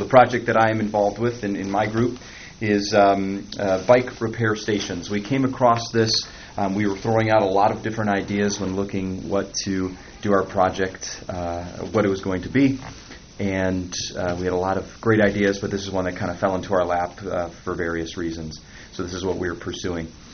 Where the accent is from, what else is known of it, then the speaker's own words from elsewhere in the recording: Green Bay, Wisconsin, United States; I'm born and raised in Green Bay, graduated from UWGB in May of 2015, and I am in the Leadership Green Bay class of 2017.